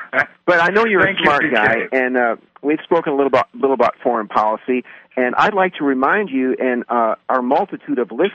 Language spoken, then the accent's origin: English; United States